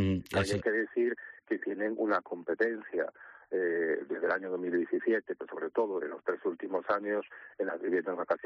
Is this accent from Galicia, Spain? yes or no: no; Valencian Community, Spain; por ejemplo, yo soy valenciano